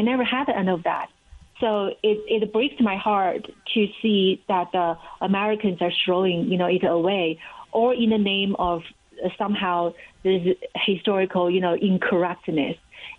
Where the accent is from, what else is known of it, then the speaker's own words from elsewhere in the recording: China; English is a second language; As you know, I grew up in China.